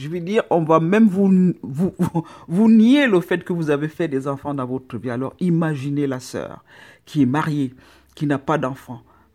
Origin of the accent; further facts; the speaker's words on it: Cameroon; now in France; moi je suis camerounais